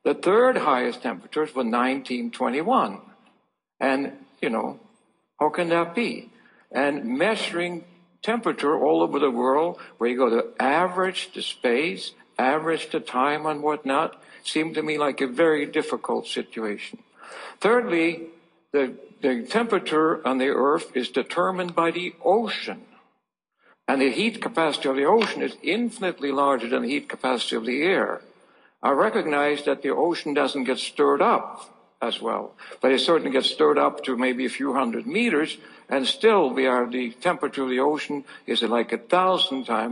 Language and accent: English; Norway; English is a second language; And thirdly, I am from Norway, so why should I worry?